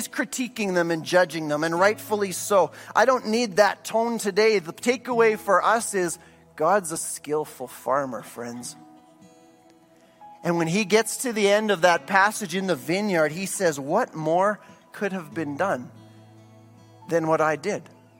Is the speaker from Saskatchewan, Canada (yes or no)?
yes; Saskatchewan, Canada; I grew up in Saskatchewan.